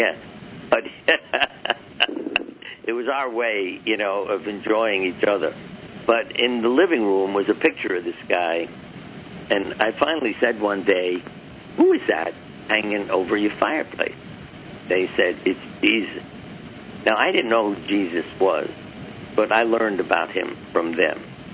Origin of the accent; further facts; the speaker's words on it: Brooklyn, New York, United States; I grew up in Brooklyn, 1453 East 3rd Street between Avenue M and N. And the street was like family.